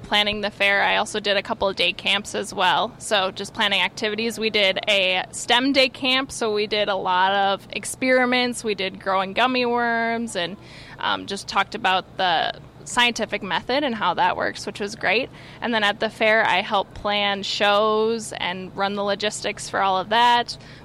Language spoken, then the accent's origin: English; Plainview, Minnesota, United States; Yeah, I grew up in Plainview, Minnesota. Wabasha County Fair is my county fair, so I grew up showing here, starting in kindergarten